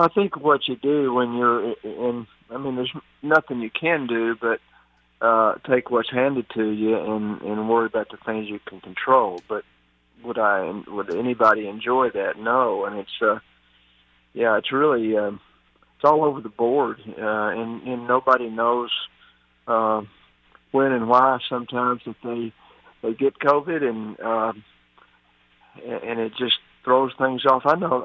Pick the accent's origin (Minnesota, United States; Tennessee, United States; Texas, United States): Tennessee, United States; Knoxville; I grew up in Knoxville.